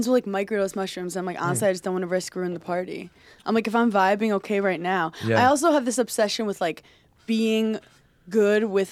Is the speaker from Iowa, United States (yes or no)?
no; Brooklyn, New York, United States; I grew up in Brooklyn.